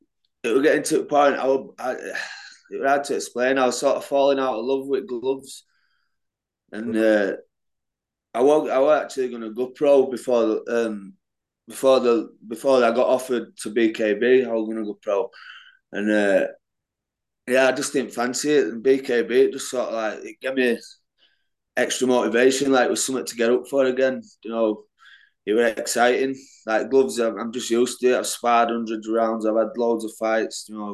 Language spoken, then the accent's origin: English; Knottingley, Yorkshire and the Humber, United Kingdom; No, they always pronounce from Leeds, but I'm from Nottingley. Yeah, it's just a little town. So Mark Tiffin's from Nottingley. So we both live in Nottingley.